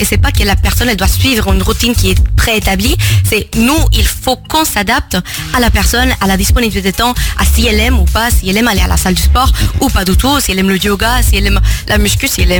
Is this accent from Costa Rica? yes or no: yes; Costa Rica; French is a second language; je suis costaricienne, donc c'est pour ça l'accent hispanophone.